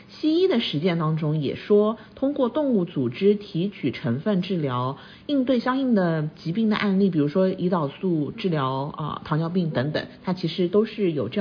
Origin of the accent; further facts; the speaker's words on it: Shanghai, China; 合欢树好像南方有，我是上海的，然后我们会有合欢树